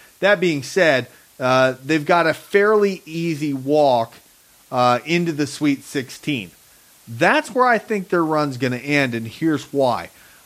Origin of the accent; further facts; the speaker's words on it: Missouri, United States; So as much as everybody in my home state's going to hate me, I got to walk Colorado State past Mizzou in that first round.